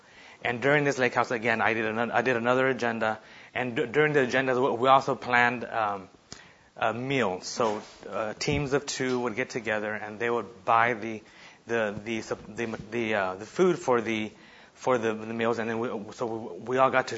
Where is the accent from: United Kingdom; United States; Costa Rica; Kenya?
United States; Dallas, Texas; I grew up in Dallas, Texas, and around 8 or 9, I came to know the Lord through salvation and baptism.